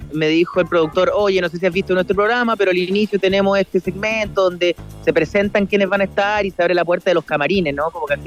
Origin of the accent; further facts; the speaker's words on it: Chile; Entonces, hablo de Chile, ¿no?, de donde vengo